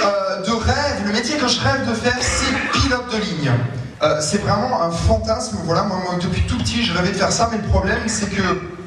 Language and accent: French; Grand Est, France; Et ensuite je suis alsacien.